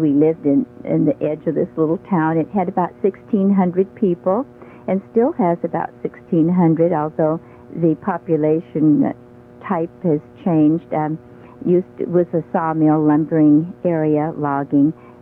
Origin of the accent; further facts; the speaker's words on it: Oregon, United States; I was born in Oregon. I'm the only one in our family who's a non-Alaskan by birth.